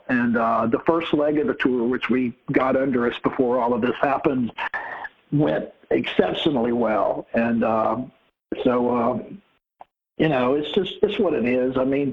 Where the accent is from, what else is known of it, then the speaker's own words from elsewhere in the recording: Alabama, United States; Cooley and I grew up in North Alabama, and growing up there